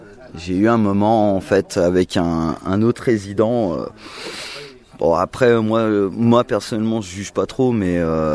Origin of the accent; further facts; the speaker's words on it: Nantes, Pays de la Loire, France; à Nantes, parce que je suis de Nantes.